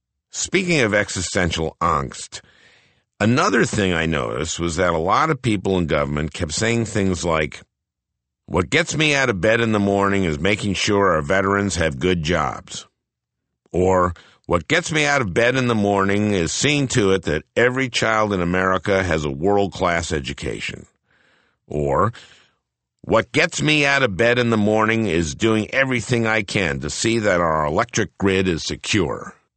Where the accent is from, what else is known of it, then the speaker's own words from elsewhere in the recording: Minnesota, United States; growing up in Minnesota, I really did learn the value of hard work.